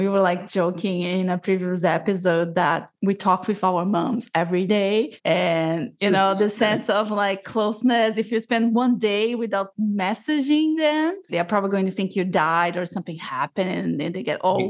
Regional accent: Brazil; first language Portuguese; English is a second language; now in United States; started to consider myself as Latina only after I moved to the US. I think same thing with you. Since my first language is Portuguese, not Spanish, I always felt a disconnect.

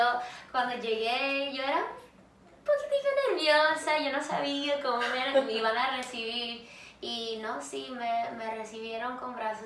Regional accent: Mexico; No, porque soy mexicana, tenemos muchos babies de mi familia

